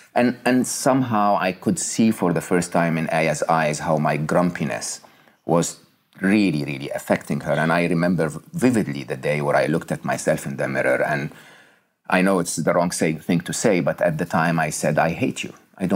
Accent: Egypt; from the time when I was young and growing up in Egypt and didn't have much.

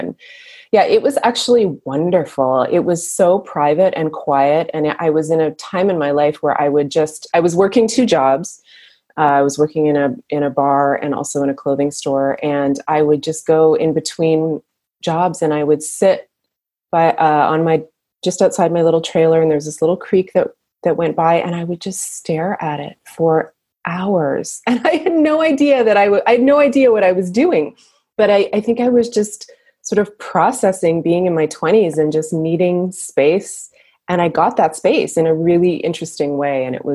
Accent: Canada; when I was in my early 20s, I grew up in Canada and I went to the Yukon Territory, up to Dawson City, Yukon

